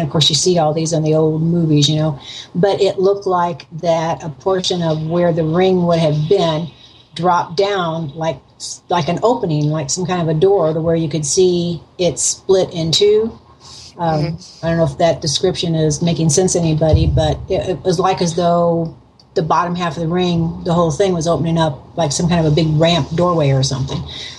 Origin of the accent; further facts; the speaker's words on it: Missouri, United States; also born or lived in Kansas; I'm originally from Missouri, but I had moved to Kansas for about 3 years and then moved down to Springfield because I lived up closer by St. Louis.